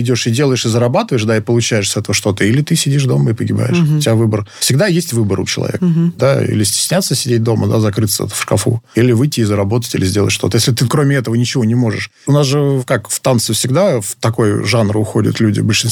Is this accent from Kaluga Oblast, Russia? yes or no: no; Saint Petersburg, Russia; now in Moscow, Russia; Я же из Питера приехал.